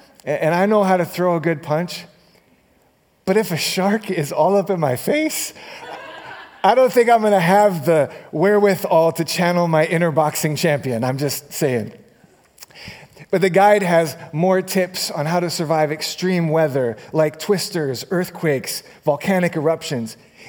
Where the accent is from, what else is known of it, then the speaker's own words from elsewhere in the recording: Hawaii, United States; I grew up in Hawaii where we actually had sharks in the ocean.